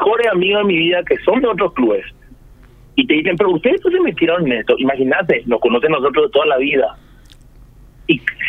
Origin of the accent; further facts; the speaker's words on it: Paraguay; soy paraguayo. Yo quiero que mi país esté bien, quiero que mi sociedad esté bien.